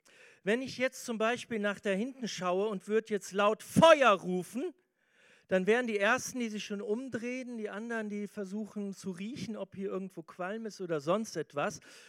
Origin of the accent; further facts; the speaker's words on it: Germany; ihr wisst, ich komme aus Deutschland. Wir sind erstmal reich in Deutschland.